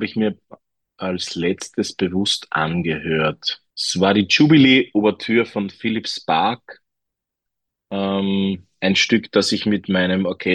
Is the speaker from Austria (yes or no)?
yes; Upper Austria, Austria; Natürlich ist bei uns in Oberösterreich die Blasmusik extrem präsent im Alltag.